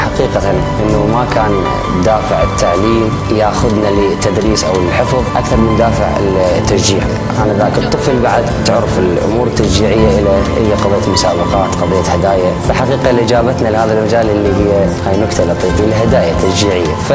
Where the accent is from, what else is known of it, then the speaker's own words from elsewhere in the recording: Iraq; وفقني الله إلى تمثيل بلدي العراق